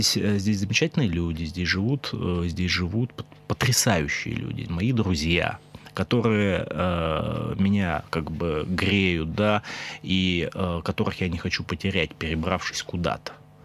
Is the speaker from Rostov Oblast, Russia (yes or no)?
no; Perm Krai, Russia; я, как житель Пермского края, как пермяк, возбуждаюсь по поводу этого.